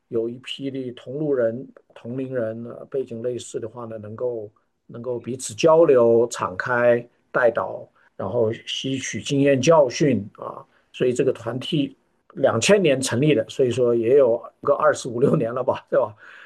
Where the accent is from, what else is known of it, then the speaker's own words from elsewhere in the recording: Hubei, China; 虽然我们都是湖北人，但是呢，他讲话我听不懂